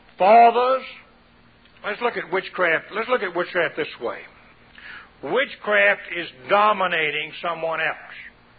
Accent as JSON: {"language": "English", "region": "the South", "country": "United States", "tie": "born or raised there", "said": "I was raised in the South where the porch is about this high off the ground"}